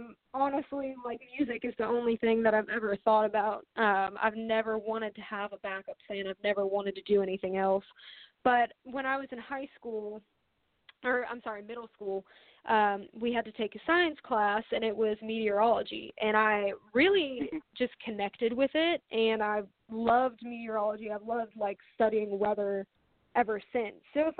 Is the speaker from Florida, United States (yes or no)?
yes; Florida, United States; moved away; And when I'm originally from Florida, so I lived in Florida, and me and my best friend would go running on the beach like every morning.